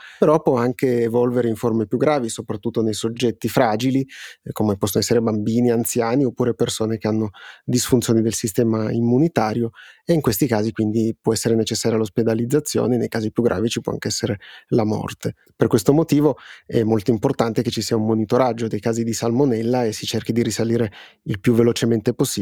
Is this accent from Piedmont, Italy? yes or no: yes; Piedmont, Italy; soprattutto tu e io che siamo piemontesi